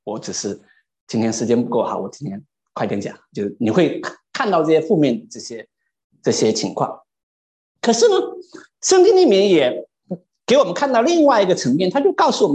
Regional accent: China; 换句话来说，我们中国人讲说，人无远忧，人无远虑，必有什么？

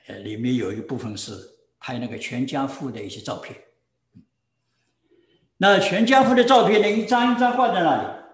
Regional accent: Taiwan; 就是番石榴，就是我们台湾人叫芭乐吧。

